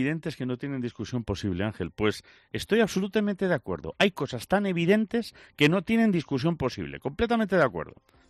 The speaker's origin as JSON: {"language": "Spanish", "town": "Lugo", "region": "Galicia", "country": "Spain", "also_born_or_lived": "Vigo", "said": "de Lugo, y durante un tiempo estuve en Vigo también."}